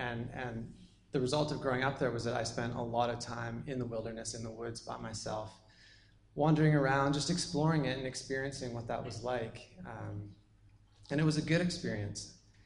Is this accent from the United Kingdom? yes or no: no; British Columbia, Canada; So I grew up on Vancouver Island in a hippie wilderness commune.